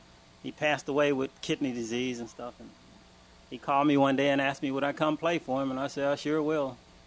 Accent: Michigan, United States; I'm really from Michigan. I'm not a native of Florida.

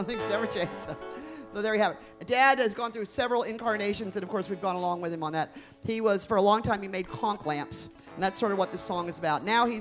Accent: Florida, United States; my family roots are here, and we spent a lot of time growing up in the Florida Keys.

